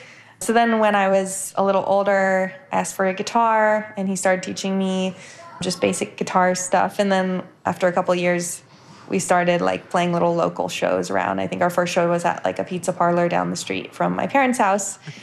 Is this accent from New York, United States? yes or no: no; Palo Alto, California, United States; Yeah, so I grew up in Palo Alto, California. My mom is from there. She grew up there as well.